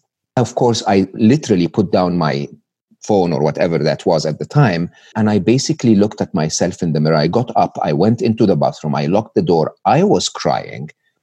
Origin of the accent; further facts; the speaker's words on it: Egypt; I was born and raised in Egypt. I had public school education, public university education in Egypt.